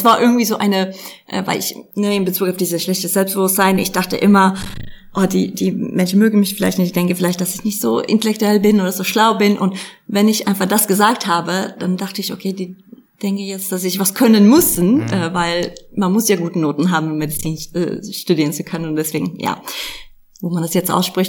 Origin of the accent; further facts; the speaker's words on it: Uppsala, Uppsala County, Sweden; Also wenn ich an Uppsala nachdenke oder darüber nachdenke, meine Heimat, das ist einfach mit so ein positives Gefühl verbunden.